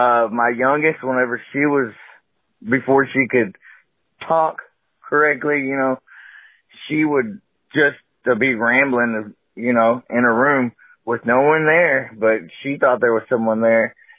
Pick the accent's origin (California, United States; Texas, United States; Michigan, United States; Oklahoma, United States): Texas, United States; I'm from Texas, if you couldn't tell by my accent.